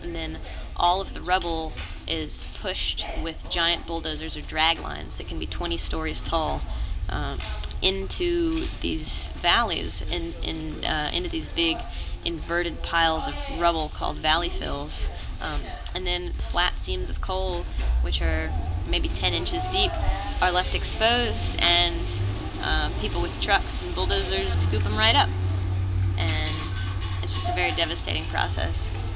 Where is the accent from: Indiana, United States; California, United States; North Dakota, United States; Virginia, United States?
Virginia, United States; Blacksburg; I'm from Blacksburg, Virginia.